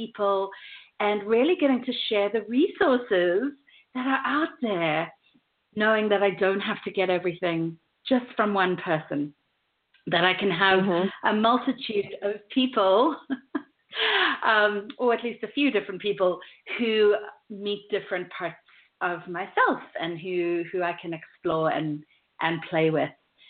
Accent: South Africa; accent: mixture of South African, London, Australian, New Zealand and US; also born or lived in London / Australia / New Zealand; now in United States; learned to roll my R's in the last 13 years of living in the U.S., I grew up in South Africa, and then I lived in London, Australia, New Zealand, before coming over

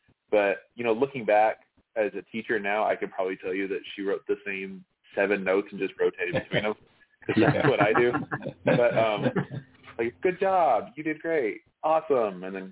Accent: Oklahoma, United States; also born or lived in Japan; I'm from Oklahoma originally. Like, that's just where my whole family's from here, both sides. But I grew up, spent most of my time growing up overseas on a military base.

